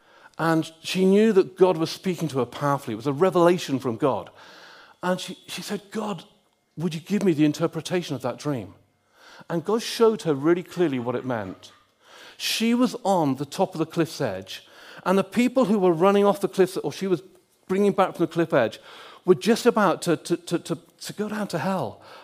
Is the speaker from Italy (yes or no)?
no; West Midlands, United Kingdom; it's great to be back in Warwickshire, and it's a county I've always loved, because growing up in Warwickshire between those ages, I was always a keen Warwickshire County.